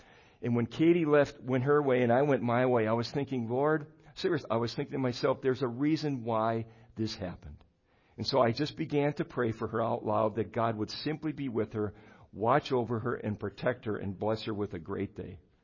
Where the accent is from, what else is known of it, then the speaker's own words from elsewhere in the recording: Brilliant, United States; Brilliant is my hometown. That's where I was born and raised. I have family there, and that's where I stay when I'm working up north. I stay with my mom's house where I was born and raised.